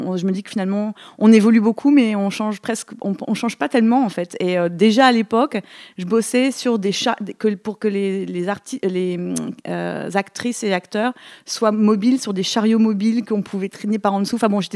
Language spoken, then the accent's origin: French; Grand Est, France; also born or lived in Paris / San Francisco / New York; Je viens de Lorraine. J'ai fait mes études à Paris et à San Francisco. J'ai vécu une petite vingtaine d'années à New York